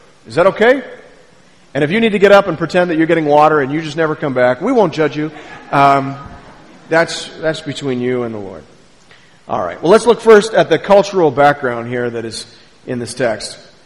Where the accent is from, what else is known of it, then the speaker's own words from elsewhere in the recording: Canada; Do I believe that because I'm Canadian?